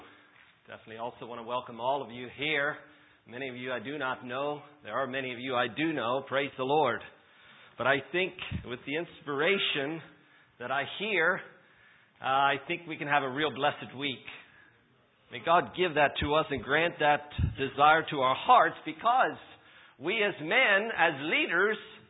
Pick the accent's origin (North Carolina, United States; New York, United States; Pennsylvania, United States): Pennsylvania, United States; Bethel; I'm from Bethel, Pennsylvania.